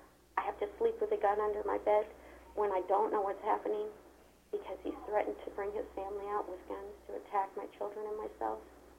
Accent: Eagle River, Alaska, United States; I'm from Eagle River.

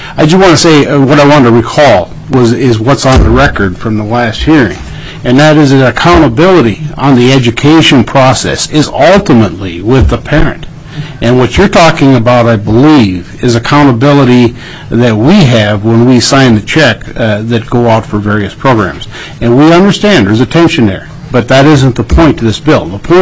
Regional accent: Alaska, United States; I'm from the Mats. I represent the Mat-Su Borough School District.

